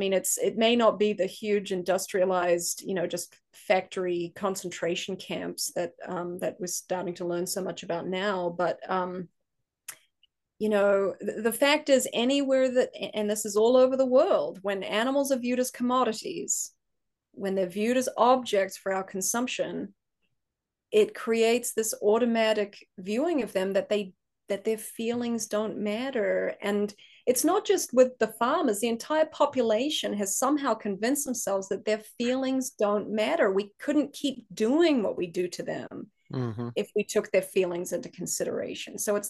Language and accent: English; New Zealand; and I grew up in New Zealand